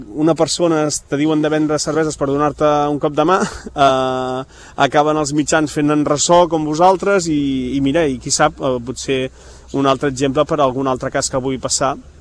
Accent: Canet de Mar, Catalonia, Spain; A Canet, al meu poble natal, Canet de Mar, també van voler fer un cop de mà.

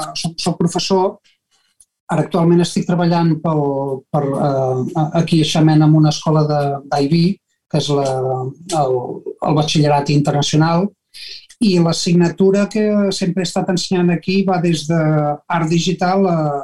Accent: Banyoles, Catalonia, Spain; moved away; no poder tornar a Banyoles, que és d'on jo sóc, de no poder veure ni amics ni família

